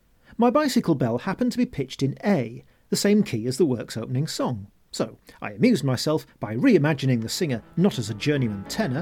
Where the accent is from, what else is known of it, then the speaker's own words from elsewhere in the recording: North Ferriby, Yorkshire and the Humber, United Kingdom; I was born and brought up in North Ferriby, in the East Riding of Yorkshire, on the north bank of the Humber. It looks across the waters to South Ferriby, in Lincolnshire, on the other side.